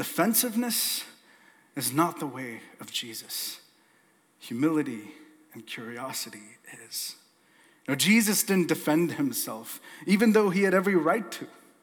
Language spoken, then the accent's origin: English; Canada; I wonder if there's a lesson for us here as Canadian Christians today.